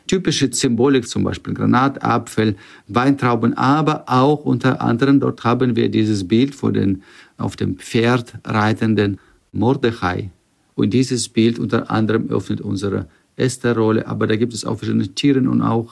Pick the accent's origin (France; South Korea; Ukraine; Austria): Ukraine; German is a second language; da ich stamme selber aus der Ukraine, bin dort groß geworden.